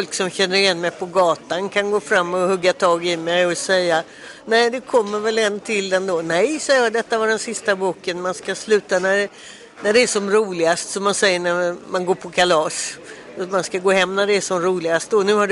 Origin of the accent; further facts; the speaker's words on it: Gothenburg, Västra Götaland County, Sweden; Jag är uppvuxen här i Göteborg, där bokmässan är. Min mamma var från Göteborg, min pappa var från Bohuslän. Så jag tycker att jag har ett ben i Göteborg och ett ben i Bohuslän.